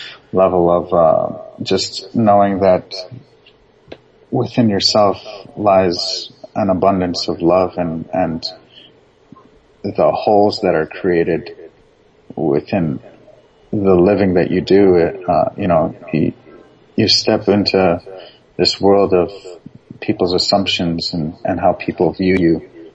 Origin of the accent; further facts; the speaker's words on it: Binghamton, New York, United States; born there; also born or lived in Athens, Greece / Michigan; I was born in Binghamton, New York, and I basically migrated back to Athens, Greece, in Ambelokipos, and so I resided there for about 6-7 years, and then my father basically followed his best friend to Michigan, and that's where I've been for a good 25 years.